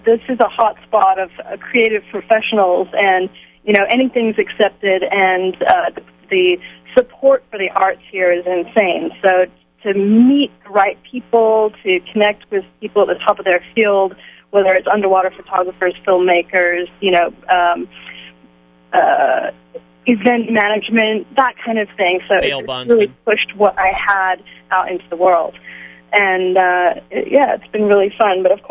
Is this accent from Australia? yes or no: yes; Byron Bay, New South Wales, Australia; I'm living in Hollywood now, which is a good place for a mermaid to be as far as, you know, getting the message out there. But definitely growing up in Australia and living near, right on the beach at Byron Bay for 17 years